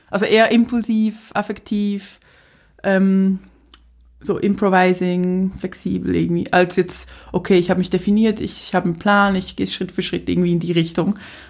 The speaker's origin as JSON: {"language": "German", "country": "Switzerland", "accent": "Swiss", "first_language": "Swiss German", "said": "merkt man, dass ich halt einen Schweizer Akzent habe. Also ich habe einen anderen Akzent, halt weil ich so Schweizerdeutsch eigentlich als Muttersprache auch sehe."}